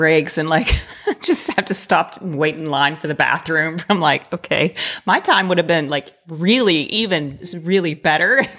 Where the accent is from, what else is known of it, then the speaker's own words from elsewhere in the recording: Texarkana, Texas, United States; So I have born and raised in Texas, but I grew up in East Texas in Texarkana.